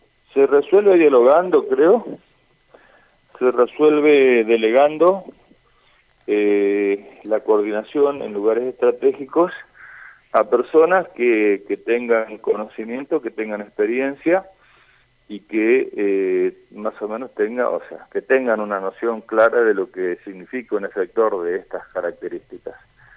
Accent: Argentina; Todos sabemos cómo somos los argentinos

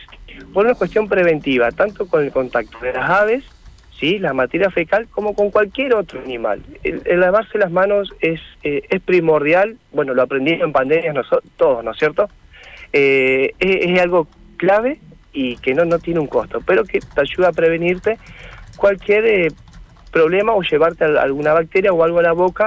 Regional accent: Santa Fe, Argentina; yo soy de Santa Fe, hace un año que estoy de vuelta, siempre trabajé afuera.

